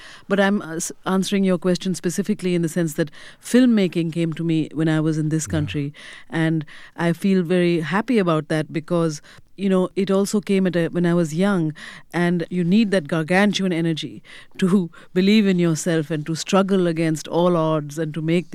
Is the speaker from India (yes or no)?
yes; India; which is the style it was when I was growing up in India.